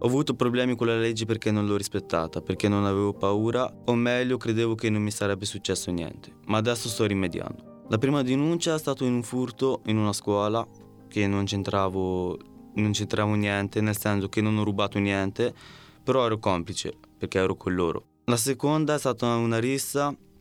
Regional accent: Trentino-Alto Adige, Italy; also born or lived in Lombardy; Sono nato in Lombardia e dopo 3 anni mi sono trasferito nel Trentino, che i due paesi non sono proprio uguali. Vivo qui da 15 anni, è il posto dove ho passato la mia vita e dove ho conosciuto i miei amici.

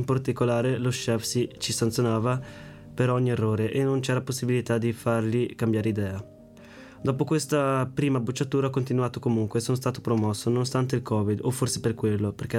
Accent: Lombardy, Italy; born there; Sono nato in Lombardia, non ho tanti ricordi di quando abitavo lì. E lì è nato anche mio fratello. Un anno dopo che è nato ce ne siamo andati, ci siamo trasferiti in un piccolo paese.

